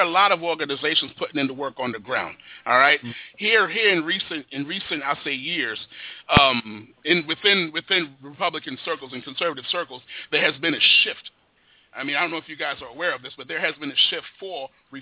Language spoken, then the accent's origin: English; Brooklyn, New York, United States; I come from Brooklyn, New York.